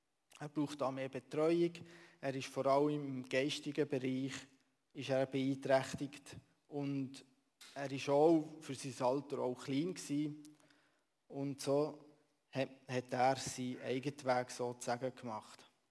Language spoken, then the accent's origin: German; Langnau im Emmental, Bern, Switzerland; typisch Dörfli, Wieler im schönen Emmental, das ist in der Nähe von Langnau im Emmental. Und dort durfte ich gewisse Jahre aufwachsen, in dem Krachen, wie man schön bei uns im Emmental sagt. Und ich merke, ich bin sehr ländlich aufgewachsen